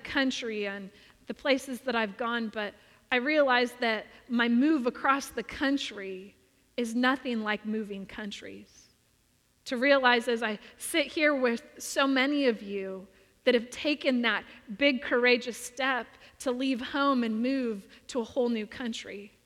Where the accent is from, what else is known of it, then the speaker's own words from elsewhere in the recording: California, United States; I'm always labeled as the Californian. Well, you're from California